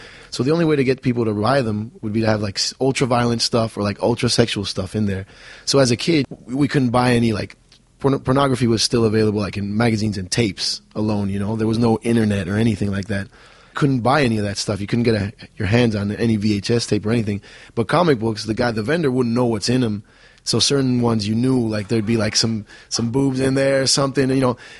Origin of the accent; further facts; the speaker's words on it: Buenos Aires, Argentina; As a kid growing up in Buenos Aires, Argentina